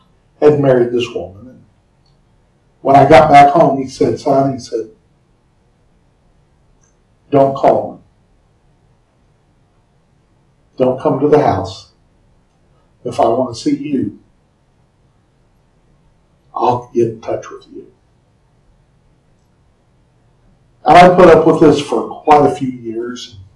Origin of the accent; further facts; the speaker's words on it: Carthage, Missouri, United States; I grew up in Carthage, and it's called the Maple Leaf City. A lot of maple leaves. We even have a parade, the Maple Leaf Parade.